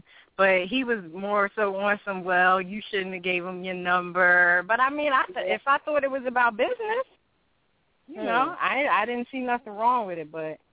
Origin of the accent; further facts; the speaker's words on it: Philadelphia, Pennsylvania, United States; I was doing a signing at Horizon. You know, that's in Philly. That's my hometown.